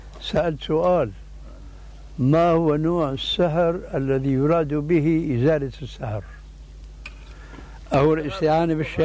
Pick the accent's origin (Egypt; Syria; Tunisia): Syria; بسموه عندنا بالشام برزان